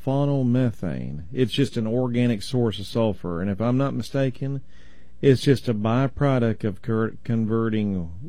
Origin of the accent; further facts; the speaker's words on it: Texas, United States; So I pronounce it autophagy because I'm from Texas.